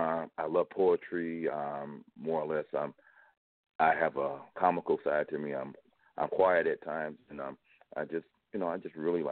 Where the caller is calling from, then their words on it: Dazzle, South Carolina, United States; I'm calling from South Carolina. I'm calling like 45 miles outside of Columbia, South Carolina, a little hick, little place called Dazzle, South Carolina.